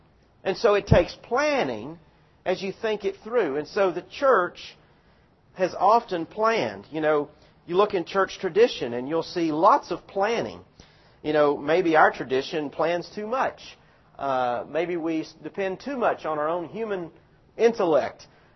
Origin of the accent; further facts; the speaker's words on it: the South, United States; You know, I grew up in the South where a lot of churches talked about commitment.